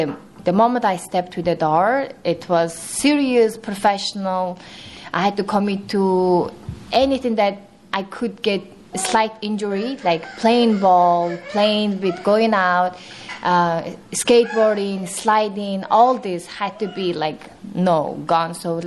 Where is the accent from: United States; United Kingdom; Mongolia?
Mongolia; I'm a contortionist and I'm from Mongolia.